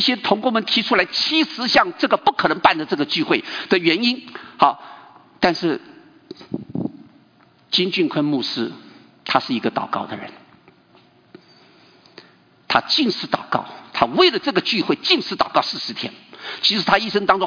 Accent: China; 韩国人很简单啊，不像我们中国人还要什么三菜一汤啊

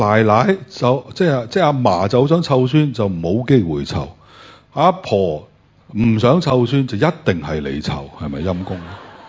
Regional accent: Guangdong, China; 我哋廣東人有句説話話

